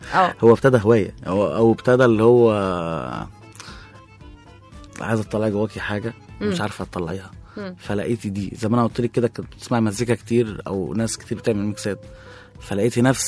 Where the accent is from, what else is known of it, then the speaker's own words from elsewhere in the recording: Diyarb Negm, Sharqia Governorate, Egypt; انا من ديار بنجم الشرقيه.